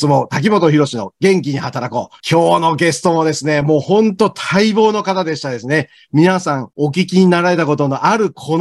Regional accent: Kansai, Japan; accent: Kansai dialect; 私たちはね、まあ、関西出身というところなんで、まあ、ここからもね、関西弁の方がやっぱり喋りやすいかなというようなところになりますんでね。

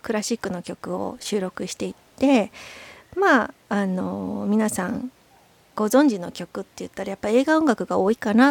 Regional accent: Kyoto, Japan; まあ、やっぱり京都で生まれ育っているので、

